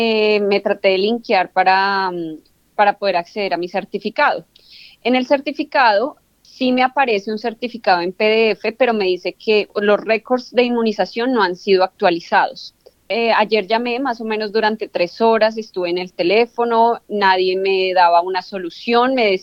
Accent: Colombia; Realmente nos hemos como unido mucho en el grupo de colombianos.

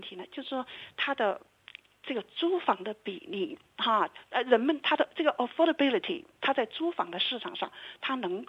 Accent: China

